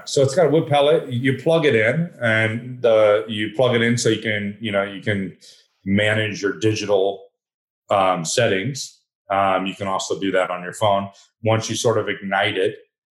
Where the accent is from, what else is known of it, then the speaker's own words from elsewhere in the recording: Texas, United States; I grew up, you know, with my dad cooking on Traeger, and we're again from Texas, and you know, a lot of barbecue and smoking meats is what we did growing up, especially on the weekends.